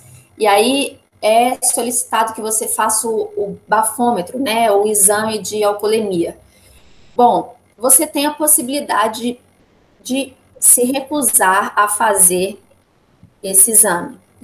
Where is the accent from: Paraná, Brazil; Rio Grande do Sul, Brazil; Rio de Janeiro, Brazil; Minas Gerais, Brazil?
Minas Gerais, Brazil; now in São Paulo, Brazil; quando eu cheguei aqui em São Paulo, eu não sou de São Paulo, para quem não sabe, eu sou de Minas